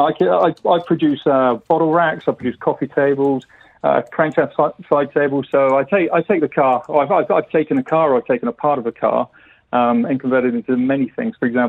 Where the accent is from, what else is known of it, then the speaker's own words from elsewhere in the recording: United Kingdom; moved away; as I said, I'm a British architect. I came over here in 2007, so I was here for the 2009 crisis